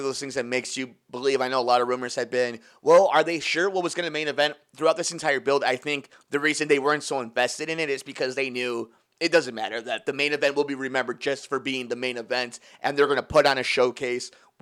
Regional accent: Chicago, Illinois, United States; Chicago, build a better stadium so I could please see a WrestleMania in my hometown.

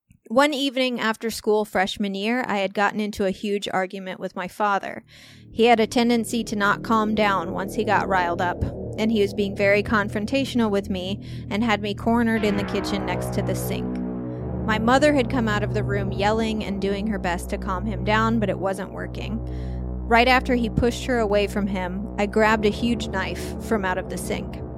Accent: Centralia, United States; I love stories from my hometown. If any Centralians are listening and you want to send me any stories

